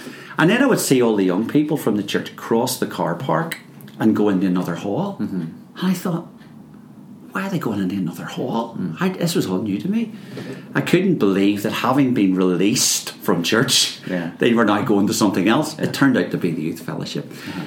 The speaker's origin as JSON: {"language": "English", "town": "Belfast", "region": "Northern Ireland", "country": "United Kingdom", "tie": "born or raised there", "said": "I grew up in a working class home in North Belfast. It was just a typical working class environment"}